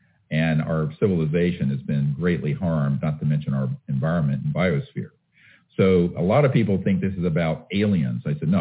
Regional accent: North Carolina, United States; where I grew up in North Carolina.

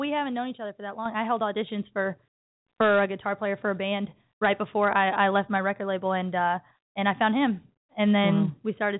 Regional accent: Waterloo, Illinois, United States; So I'm from Waterloo, Illinois.

